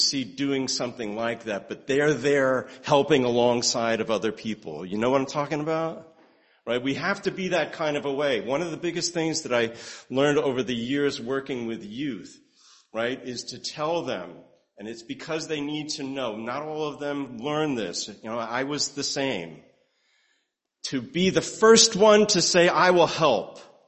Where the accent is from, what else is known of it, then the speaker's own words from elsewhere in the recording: New Jersey, United States; Growing up in New Jersey and going to work on, you know, driving down Route 3 and seeing that in front of me.